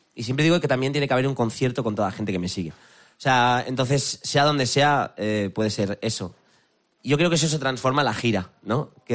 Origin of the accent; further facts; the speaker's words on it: Sant Feliu, Catalonia, Spain; Barcelona, San Feliu, mi pueblo, es esencial y necesario también para recargar pilas